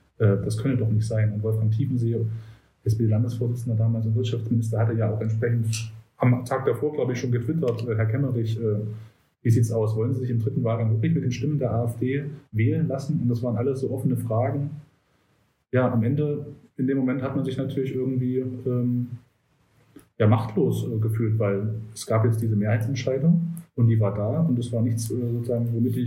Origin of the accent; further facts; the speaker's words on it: Jena, Thuringia, Germany; Und davor gab es auch eine große Spontan-Demonstration in Jena, in meiner Heimatstadt.